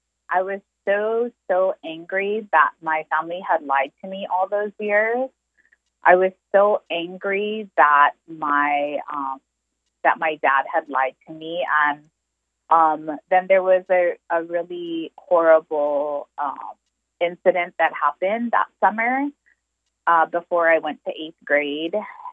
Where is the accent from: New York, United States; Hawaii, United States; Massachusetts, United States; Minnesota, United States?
Hawaii, United States; Kailua; also born or lived in North Shore; So I mostly grew up on the Windward side in Kailua. But when I was about 16 years old, I was moved to the North Shore.